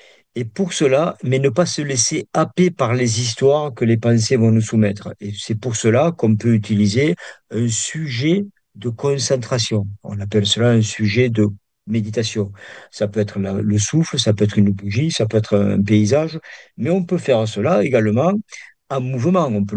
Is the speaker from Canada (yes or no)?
no; France; mais en tant que Français, il y a un seul mot qui n'est pas un verbe